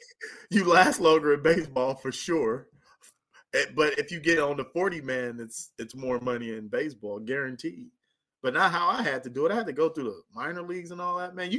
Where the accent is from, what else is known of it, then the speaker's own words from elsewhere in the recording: California, United States; Yeah, that was like right by my hometown.